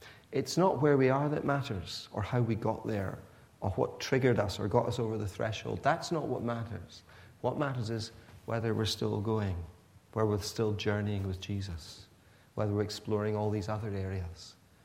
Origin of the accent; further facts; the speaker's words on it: Pakistan; born there; also born or lived in Scotland, United Kingdom; So I didn't really belong in Pakistan, although I was born there, because my parents were Scottish. And yet I didn't belong in Scotland, though I went to school here, because I was born in Pakistan.